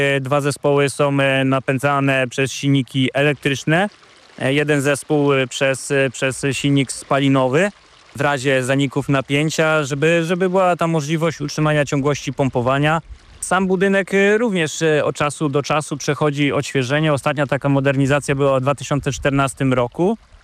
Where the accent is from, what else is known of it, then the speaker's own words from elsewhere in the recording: Rybina, Pomeranian Voivodeship, Poland; ja jestem stąd, w zasadzie z miejscowości Rybina, która przylega bezpośrednio do stacji pomp Chłodniewo.